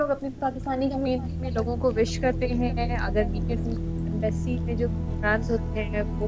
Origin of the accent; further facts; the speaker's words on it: Karachi, Sindh, Pakistan; पाकिस्तान में हम लोग कराची से हैं।